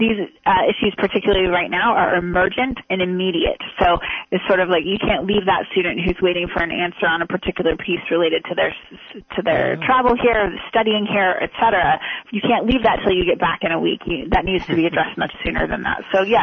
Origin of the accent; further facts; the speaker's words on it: Pacific Northwest, United States; now in Lake Havasu City, United States; Yeah. I'm from the Pacific Northwest.